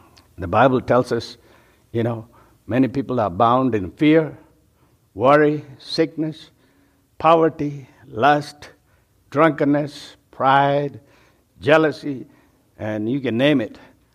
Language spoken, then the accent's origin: English; India; I come from India, and they have 333 million gods and goddesses.